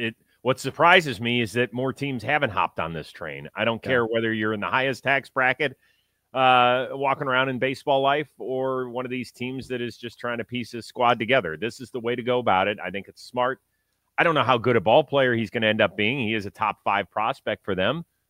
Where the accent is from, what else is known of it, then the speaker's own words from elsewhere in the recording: Cleveland, Ohio, United States; we did have the total eclipse pass through my hometown of Cleveland, Ohio, on Monday.